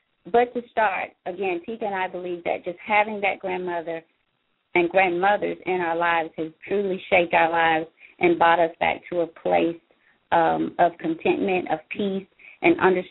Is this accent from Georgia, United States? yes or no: yes; Valdosta, Georgia, United States; now in Cordova, United States; for me, myself … I am born and raised in Valdosta, Georgia